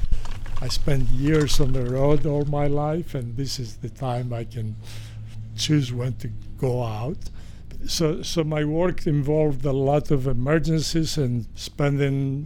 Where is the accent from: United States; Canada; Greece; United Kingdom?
Greece; I was born in Greece. We lived under some very difficult circumstances. I was raised by a grandmother and mother who took care of me after my parents' divorce.